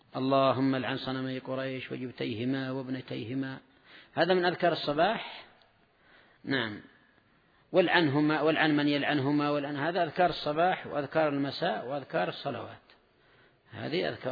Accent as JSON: {"language": "Arabic", "country": "Yemen", "said": "عندنا في اليمن"}